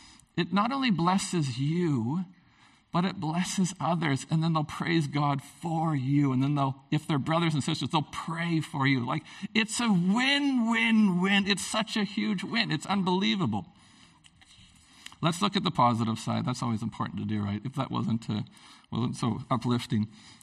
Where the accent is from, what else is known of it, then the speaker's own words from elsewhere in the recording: Prince Rupert, British Columbia, Canada; some friends of ours that I grew up with in Prince Rupert.